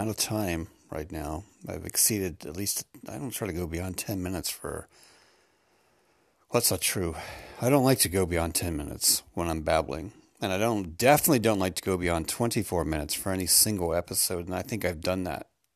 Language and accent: English; United States; now in Ireland; I'm an American living in Ireland